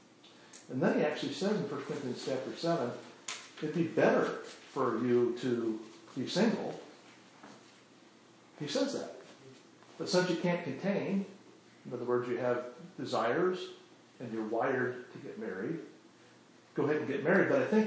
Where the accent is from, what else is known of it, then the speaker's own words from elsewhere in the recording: West Virginia, United States; I'm from West Virginia, I can say that.